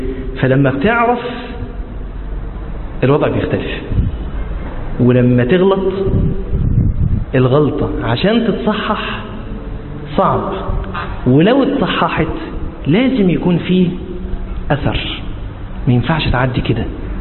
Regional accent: Alexandria, Alexandria Governorate, Egypt; يعني يمكن الأمر عندنا في اسكندرية مش قومية، يعني إنما الأمر في اسكندرية أهوى

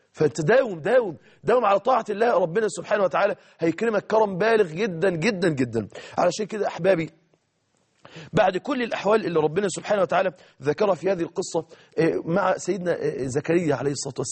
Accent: Mansoura, Dakahlia, Egypt

